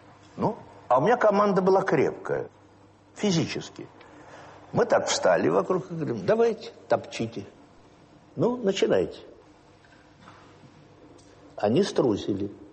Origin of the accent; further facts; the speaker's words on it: Yaroslavl, Yaroslavl Oblast, Russia; born there; moved away; Потому что я там родился. Как меня можно лишить родины-то? Я родился в Ярославле.